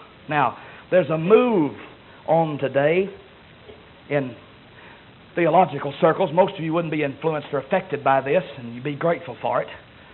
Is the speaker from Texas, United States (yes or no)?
yes; Jasper, Texas, United States; Now, I didn't tell anybody I was from Jasper when we started this meeting because I know Jasper and Silsby have been longtime rivals on the football field.